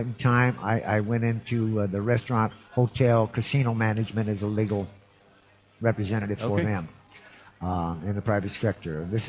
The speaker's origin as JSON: {"language": "English", "region": "Washington", "country": "United States", "tie": "born there", "said": "I was born in Washington State."}